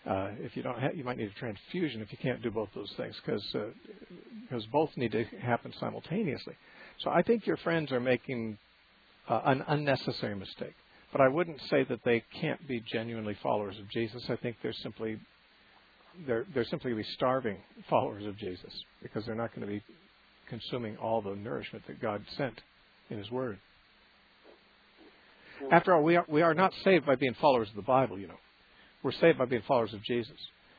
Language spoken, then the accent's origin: English; Santa Cruz, California, United States; our next call is Gabriel from Santa Cruz, California, my hometown.